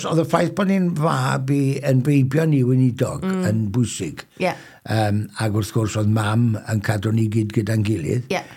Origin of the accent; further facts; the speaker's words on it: Brynamman, Wales, United Kingdom; Felly, y ffordd hawsau i ddweud ydy, dwi'n dod o Gymru ac mae hynny fel arfer yn ddigon.